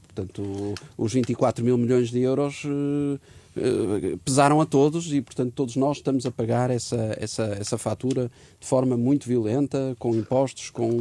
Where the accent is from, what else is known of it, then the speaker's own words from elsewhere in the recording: Portugal; e eu, como português, como contribuinte e como empresário, como cidadão deste país